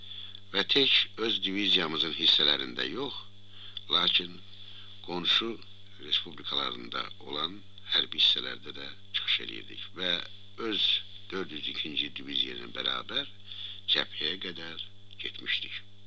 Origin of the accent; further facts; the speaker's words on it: Baku, Azerbaijan; Və uzun illər mənim arzum idi ki, öz doğma şəhərim Bakı haqqında mahnı yazım.